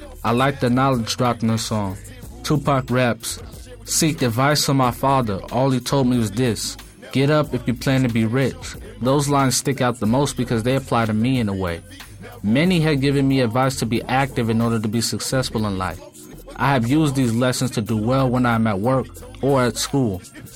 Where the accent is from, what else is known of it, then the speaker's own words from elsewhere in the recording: Oakland, California, United States; I am 15 years old and I'm from Oakland, California.